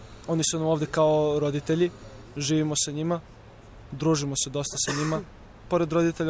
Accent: Belgrade, City of Belgrade, Serbia; dolazim iz Beograda i odličan sam

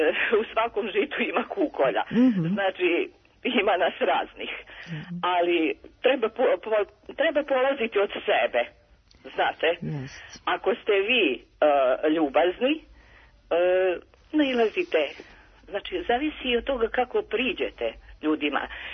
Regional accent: Sremski Karlovci, Vojvodina, Serbia; ja sam iz unutrašnjosti, iz Sremskih Karlovaca.

